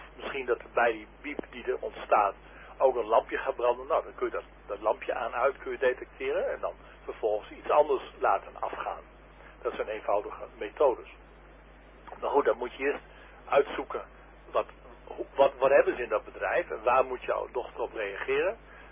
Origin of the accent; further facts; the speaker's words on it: Haren, Groningen, Netherlands; het is, ik kom uit Haren. Ik woon in Haren. Geboren in stadje, Groningen.